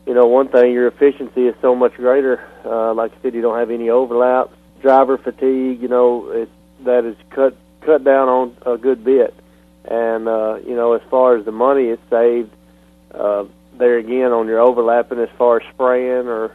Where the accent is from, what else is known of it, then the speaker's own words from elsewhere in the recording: Halls, Tennessee, United States; I'm from Halls, Tennessee.